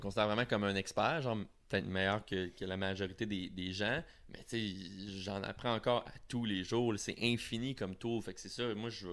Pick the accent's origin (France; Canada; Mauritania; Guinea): Canada; Saguenay, Quebec; Tu sais je viens du Saguenay là, je pense que ça vient de là